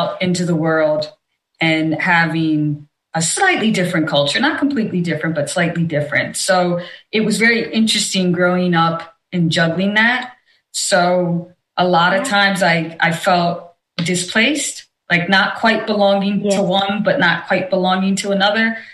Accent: Pennsylvania, United States; we were literally the first South Asian family in our town.

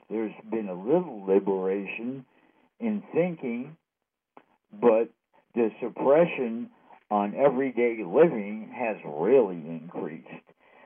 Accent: New York, United States; I'm from the New York area.

